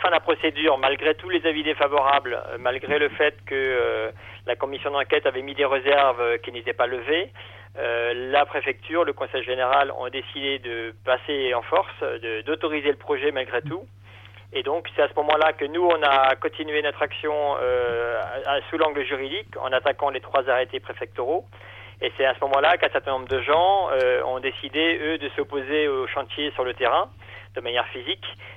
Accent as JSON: {"language": "French", "town": "Gaillac", "region": "Occitanie", "country": "France", "said": "Moi, je suis de Gaillac, oui."}